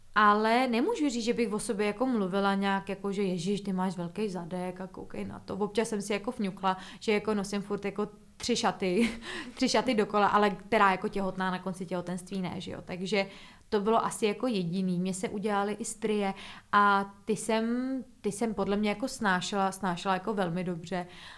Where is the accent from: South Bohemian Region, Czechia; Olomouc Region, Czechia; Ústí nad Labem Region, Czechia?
Ústí nad Labem Region, Czechia; Ústí nad Labem; já jsem z Ústí nad Labem, což je asi hodinku od Prahy